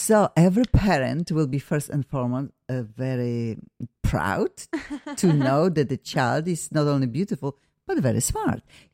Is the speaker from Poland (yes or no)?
yes; Poland; yes, my name is Hungarian. I'm originally from Poland